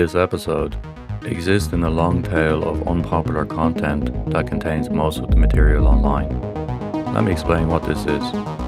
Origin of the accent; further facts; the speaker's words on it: Ireland; accent: Irish; So to my American audience, you may pronounce that as a niche. Apologies once again for my Irish accent.